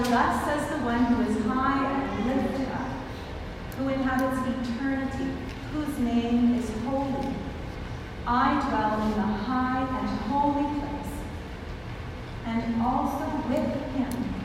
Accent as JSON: {"language": "English", "town": "Calgary", "region": "Alberta", "country": "Canada", "tie": "born or raised there", "said": "although I was born and raised in Calgary, he knows the city better than I do."}